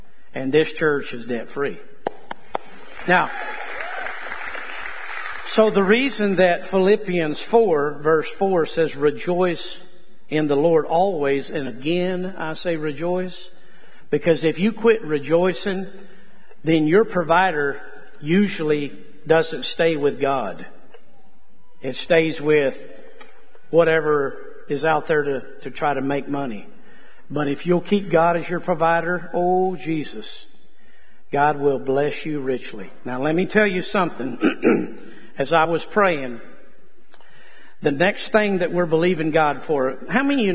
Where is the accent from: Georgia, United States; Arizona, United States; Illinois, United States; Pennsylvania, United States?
Arizona, United States; Casa Grande; born there; growing up just in a ranching family, most everybody knows Dad worked for the Duke, John Wayne, when I was born in Casa Grande, Arizona. And so all we knew is just cowboy life.